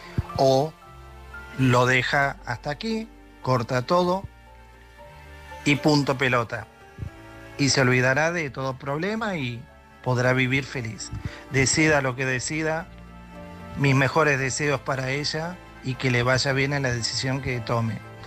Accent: Girona, Catalonia, Spain; de Girona.

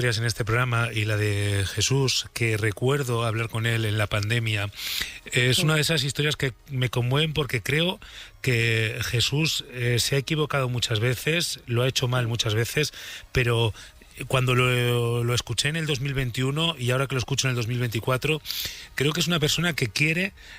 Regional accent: Burgos, Castile and León, Spain; pues yo soy burgalés de Gamonal, así que encantado de...

